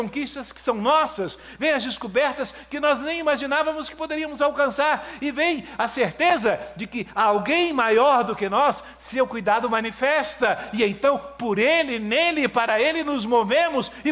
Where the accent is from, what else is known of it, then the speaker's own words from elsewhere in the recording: Brazil; Nós somos assim, particularmente como brasileiros, ficamos nessa de não desistir, jamais.